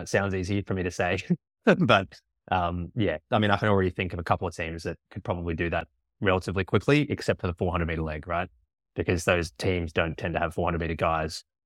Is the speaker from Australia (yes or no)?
yes; Australia; being Australian, I was like, what's DMR again?